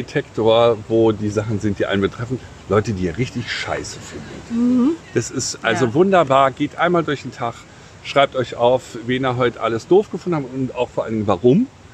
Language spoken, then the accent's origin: German; Berlin, Germany; Ja, ich komme aus Berlin.